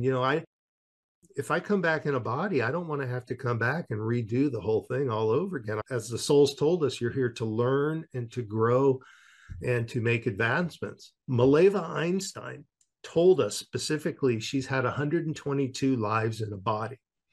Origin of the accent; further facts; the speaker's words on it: West Coast, United States; accent: West Coast; If you call my West Coast accent an accent, sounds just like me.